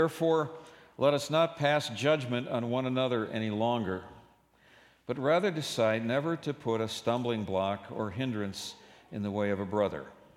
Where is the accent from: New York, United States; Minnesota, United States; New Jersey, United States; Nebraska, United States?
Minnesota, United States; Minneapolis; This bell goes back to my childhood. I grew up in North Minneapolis, next to the rail yard, next to the Soo Line Spur that goes out to Painesville.